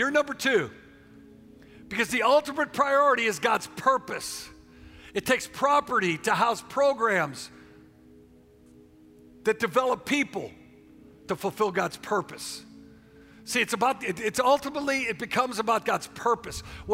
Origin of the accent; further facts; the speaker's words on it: Missouri, United States; for me, I grew up in Missouri. I could have said, yeah, I'm out of the mainstream. I'm in a forgotten place here.